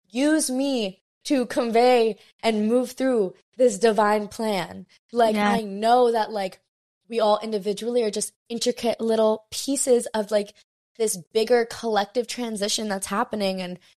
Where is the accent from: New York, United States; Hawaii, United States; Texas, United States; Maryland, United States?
Hawaii, United States; Maui; Like right now I'm still in my hometown. My hometown is Maui, Hawaii. So it's like really tough to leave.